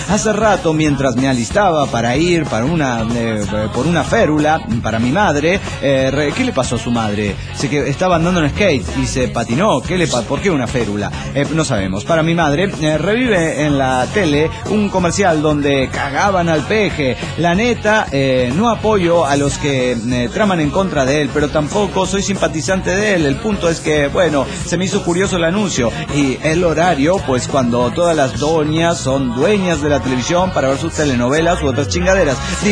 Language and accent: Spanish; Guadalajara, Jalisco, Mexico; Hola, soy el trailero de Guadalajara, Jalisco, México.